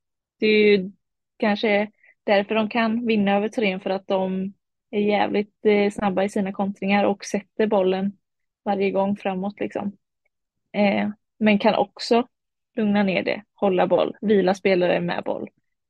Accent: Varberg, Halland County, Sweden; born or raised there

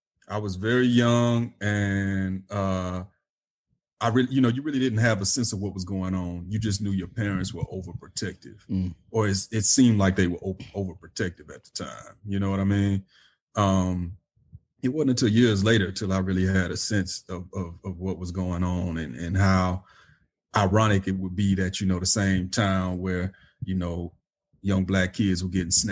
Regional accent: Atlanta, Georgia, United States; I grew up in and around Atlanta, man. In and around.

